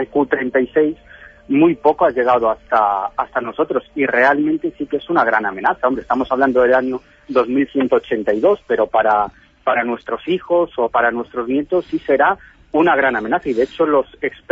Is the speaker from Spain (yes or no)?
yes; Galicia, Spain; la próxima semana estaré por mi tierra, por Galicia